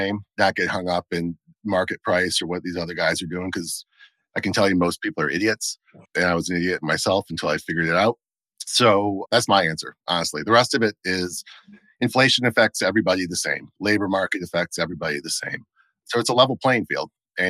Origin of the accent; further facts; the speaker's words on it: Michigan, United States; I grew up in Michigan near where Kellogg's is.